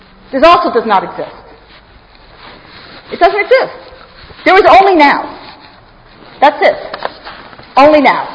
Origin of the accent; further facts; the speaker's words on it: Toronto, Ontario, Canada; I grew up in Toronto